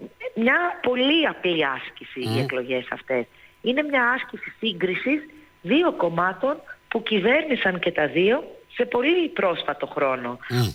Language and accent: Greek; Piraeus, Attica, Greece; Είμαι Πειραιώτισσα πάπου προς πάπου, τρεις γενιές τώρα. Και από τους γονείς μου και από τους παππούδες μου. Και επειδή είμαι προσφυγικής καταγωγής, εκτός από τον Πειραιά, δυστυχώς δεν έχουμε τίποτα άλλο.